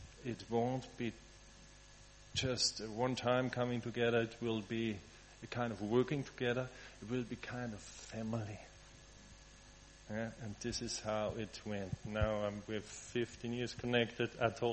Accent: Austria; I'm from Europe. I'm from Austria.

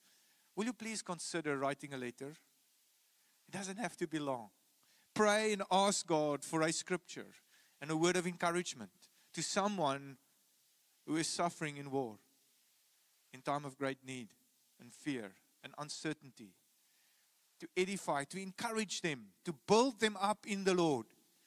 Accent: South Africa; We're also from South Africa

